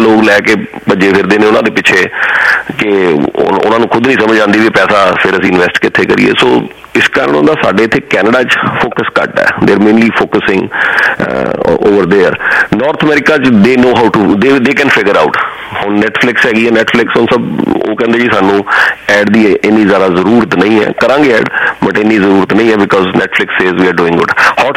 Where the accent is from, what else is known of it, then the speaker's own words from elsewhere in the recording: Jalandhar, Punjab, India; ਮੈਂ ਤੇ ਪੰਜਾਬ ਤੋਂ ਹੈਗਾ ਨਾ, ਪੰਜਾਬ ਤੋਂ ਜਲੰਧਰ ਛੋਟਾ ਸ਼ਹਿਰ।